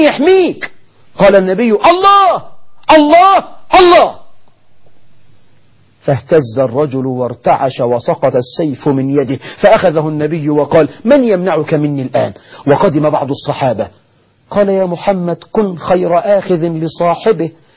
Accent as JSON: {"language": "Arabic", "country": "Egypt", "said": "بلدنا مصر"}